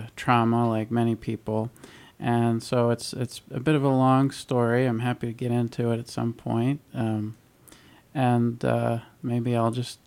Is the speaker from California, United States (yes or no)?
no; New York, United States; I grew up in New York.